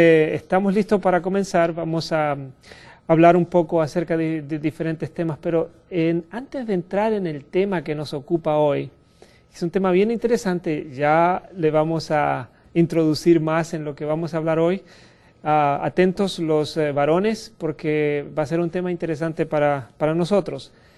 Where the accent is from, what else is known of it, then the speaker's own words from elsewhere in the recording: Chile; born there; Mis raíces vienen de Sudamérica. Si hay alguien en Sudamérica mirándonos, va a entender esto. Yo nací en Chile